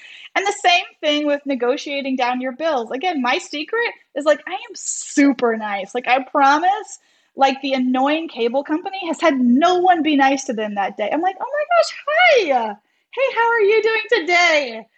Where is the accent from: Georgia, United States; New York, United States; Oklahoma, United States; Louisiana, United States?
Louisiana, United States; now in Detroit, United States; So I am from South Louisiana. My husband and I are both from South Louisiana, both born and raised there. We live in Detroit now, but we're both Louisiana folk